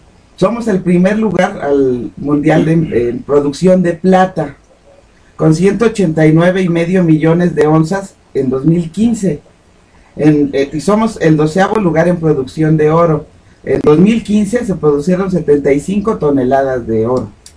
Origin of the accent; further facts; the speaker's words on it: Mexico; nosotros como mexicanos, yo me acuerdo